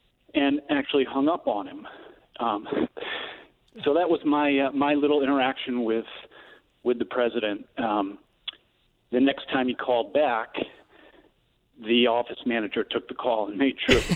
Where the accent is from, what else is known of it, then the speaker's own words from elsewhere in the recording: Kennebunkport, Maine, United States; Well, I grew up in Kennebunkport and actually represented Kennebunkport in the legislature in the early 90s